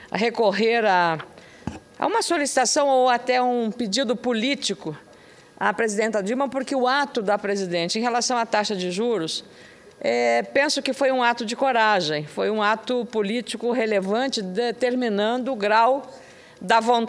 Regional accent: Rio Grande do Sul, Brazil; começaram lá no meu estado, no Rio Grande do Sul, por uma ação da Ordem dos Advogados do Brasil, Rio Grande do Sul.

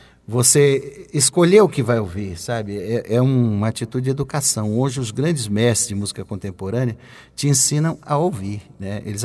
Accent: Minas Gerais, Brazil; o hino de Minas Gerais, minha terra.

